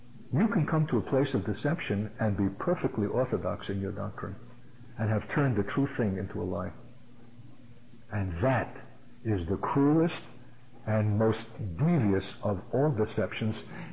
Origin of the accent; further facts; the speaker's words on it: Brooklyn, New York, United States; When we were kids growing up in Brooklyn and playing ball in the streets